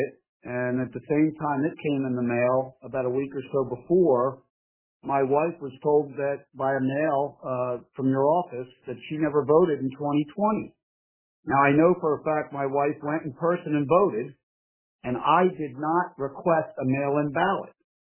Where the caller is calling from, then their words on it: Pennsylvania, United States; So last year, I'm from Chester County, and last year I was away on business and I had to use a mail-in ballot.